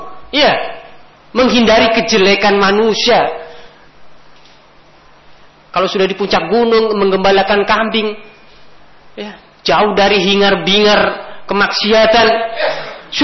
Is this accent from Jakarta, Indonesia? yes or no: yes; Jakarta, Indonesia; saya ini besar dan lahir di Jakarta, tapi saya kalau pulang ke Jakarta, saya bagaikan orang asing.